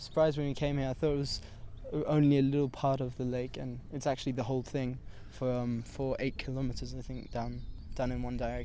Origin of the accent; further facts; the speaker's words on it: Paris, Île-de-France, France; English is a second language; Oh, we come from Paris, yeah.